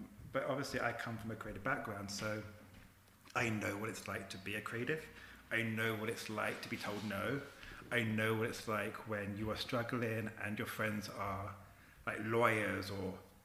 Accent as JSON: {"language": "English", "town": "Watford", "region": "East of England", "country": "United Kingdom", "said": "Greater London. Well, I consider it Greater London. It's Watford."}